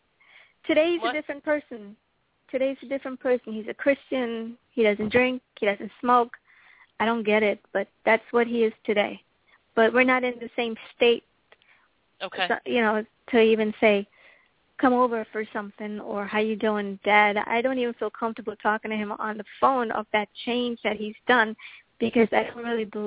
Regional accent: New York City, New York, United States; now in Hollywood, United States; I grew up in New York, Upper West Side of New York.

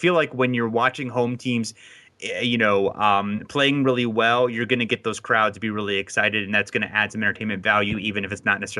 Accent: Ohio, United States; I mean, I know I'm from Ohio, so I have more Cavs people in my life.

